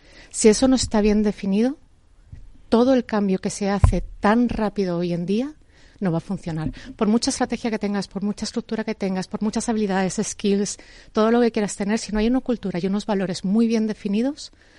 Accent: Madrid, Community of Madrid, Spain; moved away as an adult; also born or lived in Barcelona; irme a vivir a otra ciudad, dejando a mi familia en mi ciudad de origen, que es Madrid. Y me fui a Barcelona a vivir durante un periodo de 3 años

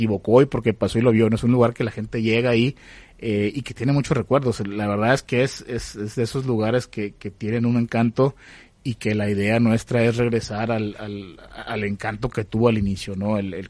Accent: Mazatlán, Sinaloa, Mexico; Yo soy de Mazatlán, de un puerto donde se come muy rico, donde la gente es muy alegre, donde la gente va literal a pasar un muy buen rato.

